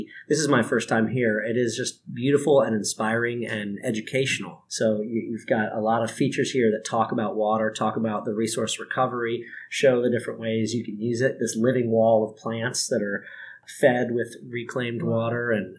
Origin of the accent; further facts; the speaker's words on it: Maryland, United States; I'm from Maryland, so I'm very proud.